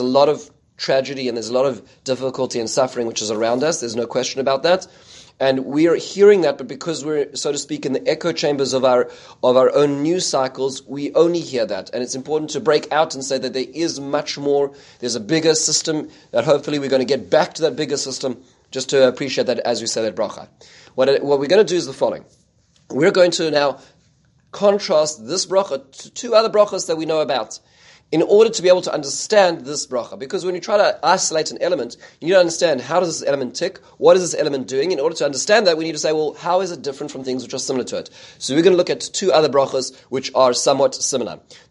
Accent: South Africa; When I was growing up in South Africa, we had trees which are called jacaranda trees.

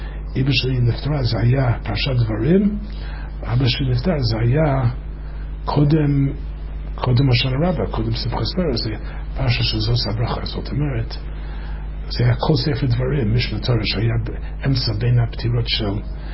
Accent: Chicago, Illinois, United States; אני בא משיקגו

